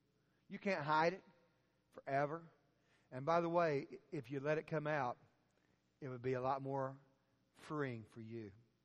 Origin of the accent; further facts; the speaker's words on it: Illinois, United States; and she was from my hometown in Southern Illinois. Her dad and my dad showed cows together in the summertime.